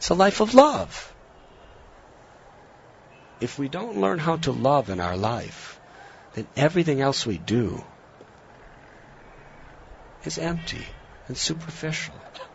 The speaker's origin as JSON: {"language": "English", "country": "United States", "said": "In my own life, I'm from America. My parents and grandparents, they perform religious activities."}